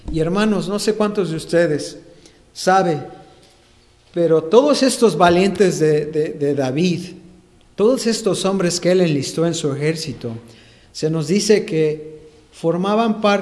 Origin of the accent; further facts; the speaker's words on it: Mexico; Estoy usando muchos modismos mexicanos, claro, porque soy mexicano, ¿verdad?